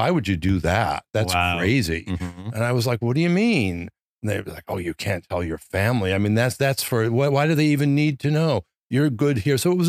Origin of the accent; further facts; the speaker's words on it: Danbury, Connecticut, United States; I grew up in Danbury, Connecticut, which is 60 miles from New York.